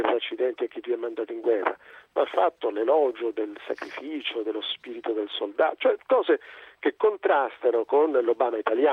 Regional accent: United States; Italian is a second language; io sono americano, gli americani possono trattare anche col terrorista

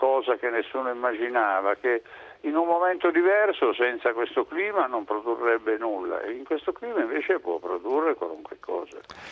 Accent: Casale Monferrato, Piedmont, Italy; un vecchio modo di dire delle mie parti. Io sono di Casale Monferrato.

